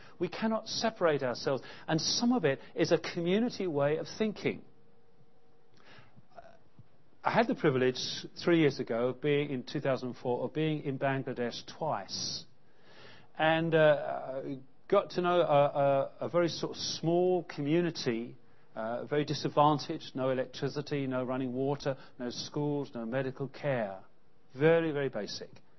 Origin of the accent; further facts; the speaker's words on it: United Kingdom; Because we are British, we are implicated in that which has been suffered